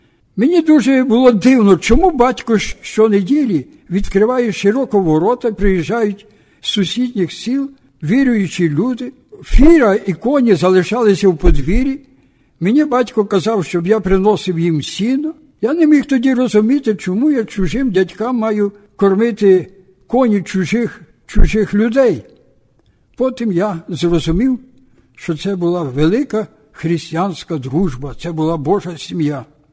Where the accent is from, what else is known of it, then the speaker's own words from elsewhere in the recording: Ternopil Oblast, Ukraine; Я народився на Кременеччині, Тернопільська область, в селі, яке було розположено на Обабіч Горині. Там пройшло моє дитинство.